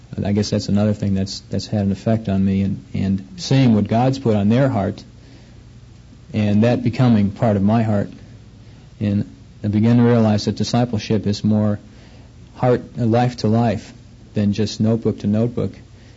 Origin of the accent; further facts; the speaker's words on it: Milwaukee, Wisconsin, United States; And now my cousin is in Oklahoma City. And see, we're all from Milwaukee.